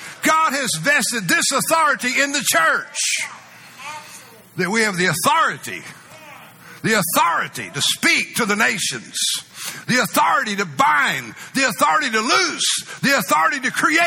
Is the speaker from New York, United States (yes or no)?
no; Muleshoe, Texas, United States; I'm proud that I come from Muleshoe, Texas, and I'm a country bumpkin.